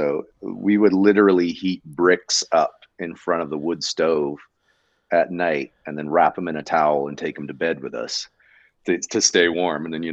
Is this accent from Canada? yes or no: no; Maine, United States; also born or lived in Oregon; Well, I grew up in Maine. My dad's a pastor up there, from Oregon. Actually, I was born in Oregon. But when I was about 3 years old, my dad felt called to be a pastor.